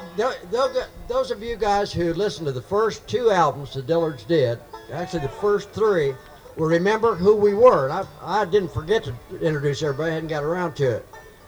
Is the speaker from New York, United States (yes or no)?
no; Salem, Missouri, United States; I'm from Salem, Missouri, guys.